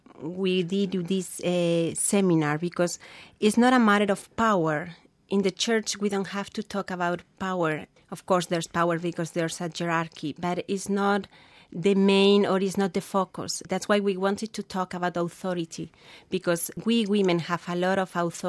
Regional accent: Spain; moved away; I'm from Spain, but I've been here for 13 years and a half.

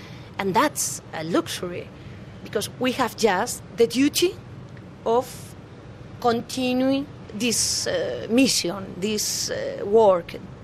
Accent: Madrid, Community of Madrid, Spain; Yes, I'm from Madrid. I'm so proud of my name because … is the name of the Virgin Mary in Madrid

